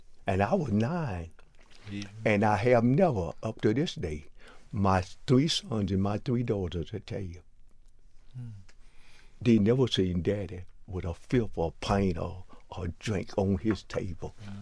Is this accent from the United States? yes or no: yes; North Carolina, United States; I was born and raised right down in North Carolina where the people used to make that moonshine liquor and cigarettes.